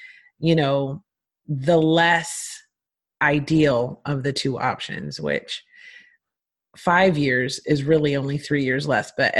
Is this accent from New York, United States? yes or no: no; Philadelphia, Pennsylvania, United States; also born or lived in Hershey; On one hand, I was growing up in West Philly and in the city in a harsher environment. And on the other hand, I was growing up in an ideal, beautiful community in a small town in central Pennsylvania called Hershey